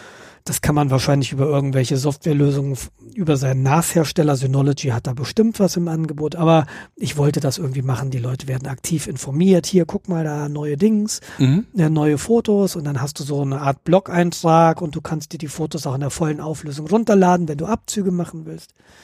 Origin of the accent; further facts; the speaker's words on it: Hesse, Germany; ich komme aus Hessen, mein Vater lebt noch in der Nähe von Marburg mit seiner Frau.